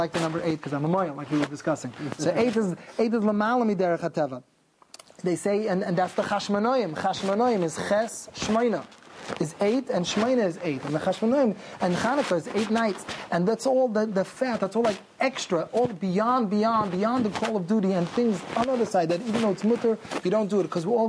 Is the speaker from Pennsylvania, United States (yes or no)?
no; Kew Gardens, New York, United States; So I'm originally from Kew Gardens.